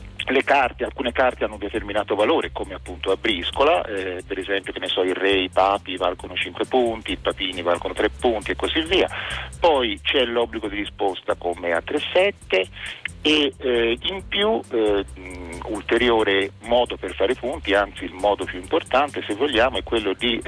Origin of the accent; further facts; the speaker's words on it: Florence, Tuscany, Italy; io sono fiorentino, i miei amici sono fiorentini